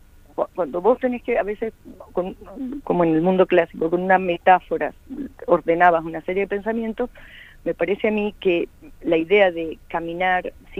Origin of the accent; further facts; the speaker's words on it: Salta, Argentina; desde el día que me fui de Salta sabía que quería volver a Salta a vivir, y lo pude hacer en noviembre del 2019